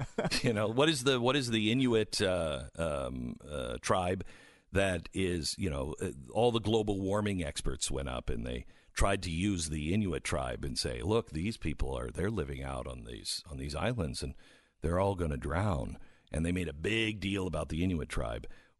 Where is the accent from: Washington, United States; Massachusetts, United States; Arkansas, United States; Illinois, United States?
Washington, United States; Seattle; I mean, that's what I grew up in Seattle.